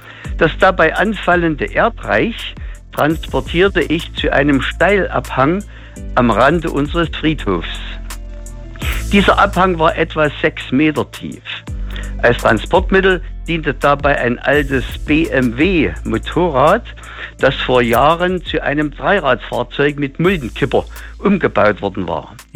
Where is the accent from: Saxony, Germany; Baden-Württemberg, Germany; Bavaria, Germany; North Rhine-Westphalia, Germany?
Saxony, Germany; Ich komme aus dem Erzgebirge.